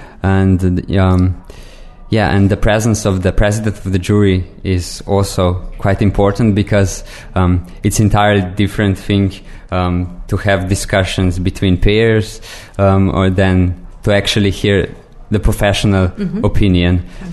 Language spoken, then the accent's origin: English; Slovenia; English is a second language; from Slovenia.